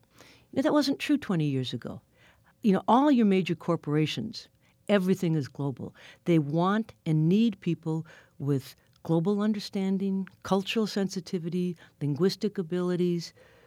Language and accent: English; Milwaukee, Wisconsin, United States; Very different from the Polish, Irish, German population that I grew up with in Milwaukee. I'm Irish-German.